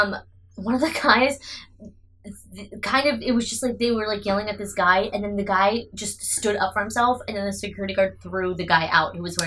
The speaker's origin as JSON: {"language": "English", "town": "Bronx", "region": "New York", "country": "United States", "tie": "born there", "lives_now": "Yonkers, United States", "said": "I was born in the Bronx. I live in Yonkers."}